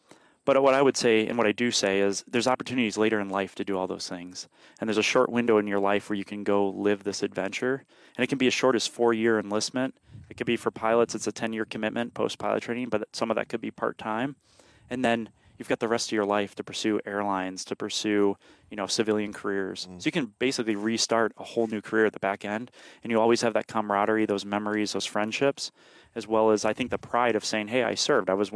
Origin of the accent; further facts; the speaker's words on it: Illinois, United States; as a guy who, again, growing up in Illinois, sorry, you know, Illinois public school education.